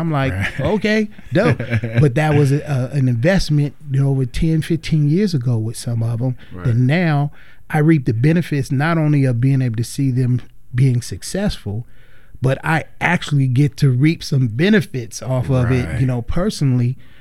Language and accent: English; Los Angeles, California, United States; I knew at a young age, man, growing up in Watts and having to survive the gangs and all that kind of stuff